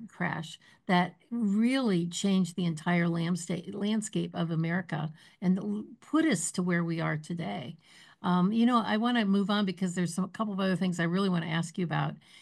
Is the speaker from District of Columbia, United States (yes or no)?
no; Cleveland, Ohio, United States; And because I'm from Cleveland, that really interested me